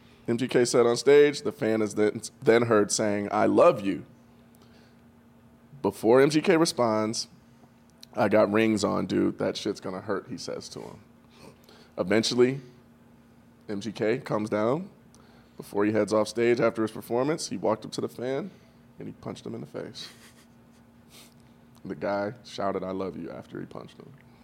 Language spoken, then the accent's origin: English; Cleveland, Ohio, United States; I'm from Cleveland. I'm sorry.